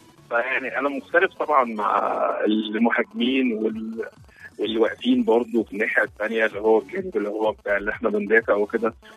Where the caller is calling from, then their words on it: Dubai, United Arab Emirates; انا بكلمك من دبي.